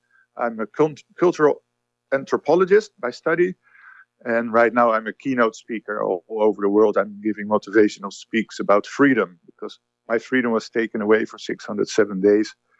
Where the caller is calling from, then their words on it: Rotterdam, South Holland, Netherlands; Here I am from Rotterdam.